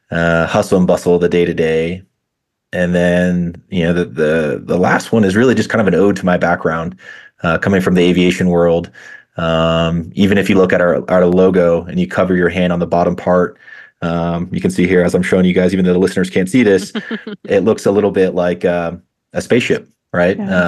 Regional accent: Oregon, United States; I grew up in the Northwest. I grew up outside of Portland and had always been a huge fan of Central Oregon.

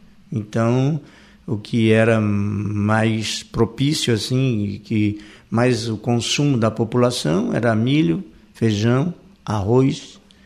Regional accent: Orleans, Santa Catarina, Brazil; Eu sou natural de Orleans, do município de Orleans. Na verdade, eu nasci ali no Rio Laranjeira, Ponte Preta, né? Então, foi ali naquela região que, na época, meu pai morava ali, eu me criei ali.

